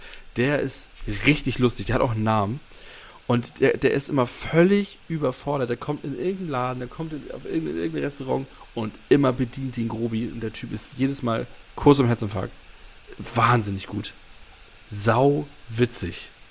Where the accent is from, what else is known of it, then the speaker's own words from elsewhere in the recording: Northern Germany, Germany; ich bin ja auch Norddeutscher